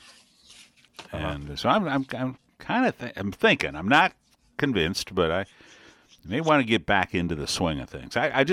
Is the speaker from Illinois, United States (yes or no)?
no; Detroit, Michigan, United States; So I was a kid growing up in Detroit, and there was St. Mary's Catholic Church.